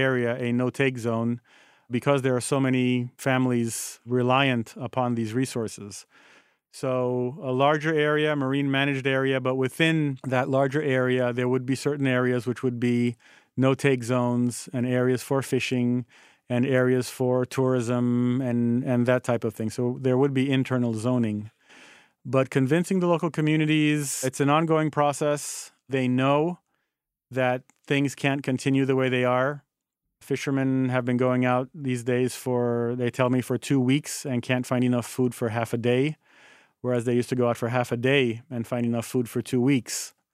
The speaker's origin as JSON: {"language": "English", "country": "Haiti", "tie": "born or raised there", "said": "You know, born and growing up in Haiti and spending most of my weekends at the beach with my parents"}